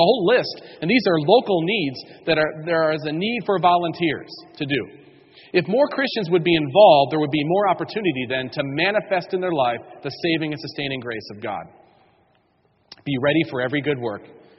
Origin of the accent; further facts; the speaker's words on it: New York, United States; I mean, I grew up in New York State.